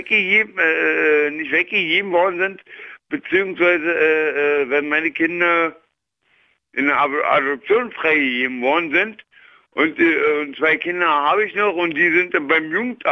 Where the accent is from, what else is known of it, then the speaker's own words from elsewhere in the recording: Berlin, Germany; Weil ich bin nämlich aus Treptow hier, unten. Also Altershof, ne? Treptow-Köpenick.